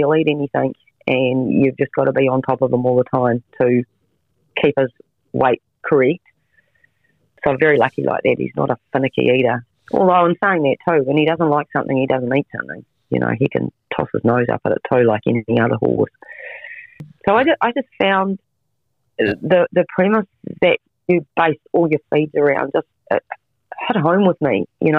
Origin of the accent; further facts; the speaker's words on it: New Zealand; And being Kiwi, we'd never heard of the product.